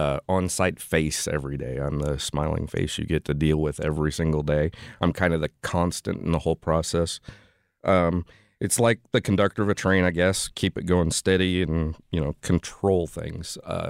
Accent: Illinois, United States; I'm from the Central Illinois area, so okay. I moved down here a couple of years ago.

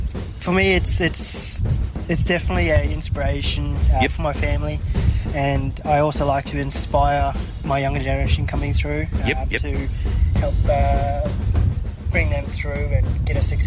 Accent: Mount Isa, Queensland, Australia; So I'm from Mount Isa.

